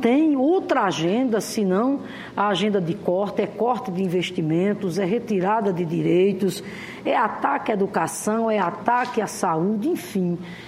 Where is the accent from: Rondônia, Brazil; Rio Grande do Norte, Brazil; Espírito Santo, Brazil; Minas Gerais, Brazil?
Rio Grande do Norte, Brazil; fui me encontrar com a delegação lá do meu estado, Rio Grande do Norte